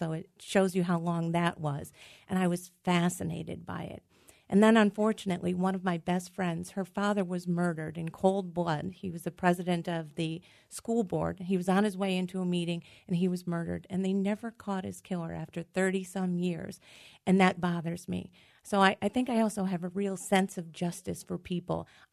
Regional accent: Scranton, Pennsylvania, United States; I moved back to my hometown of Scranton, and I took that job.

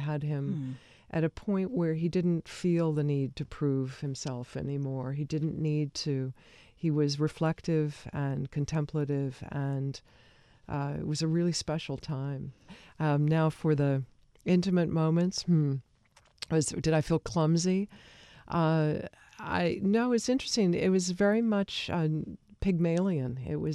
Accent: Colorado, United States; I came from Colorado. It wasn't my kind of background.

